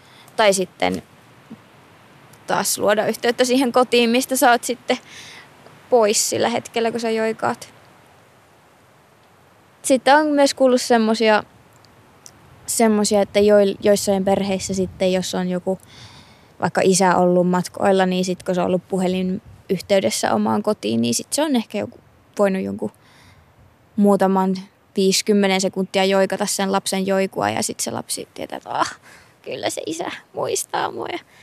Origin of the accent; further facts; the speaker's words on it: Utsjoki, Lapland, Finland; now in Helsinki, Finland; Mä oon kotoisin Utsjoelta ja siellä ylöskasvanut ja vastikään muuttanut Helsinkiin vajaa 3 vuotta sitten opintojen perässä. Sibelius Akatemian globaalin musiikin opintojen perässä.